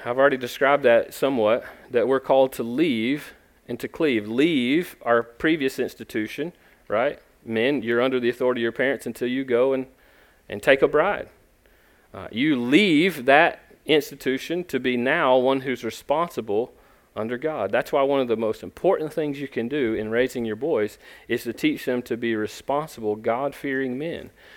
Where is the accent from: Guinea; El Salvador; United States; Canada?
United States; the South; accent: South Georgia, North Florida accent; I grew up in the South. You can probably tell by my accent, although it's not Texan. It's actually South Georgia, North Florida accent.